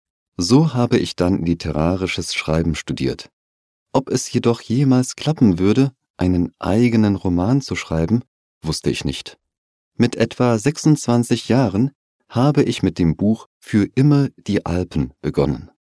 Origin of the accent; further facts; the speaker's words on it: Liechtenstein; moved away; also born or lived in Vienna, Austria / Berlin, Germany; Ich komme aus Liechtenstein und bin dort aufgewachsen. Als ich nach Wien und später nach Berlin gezogen bin, haben mich dort die Leute immer auf meinen Dialekt angesprochen.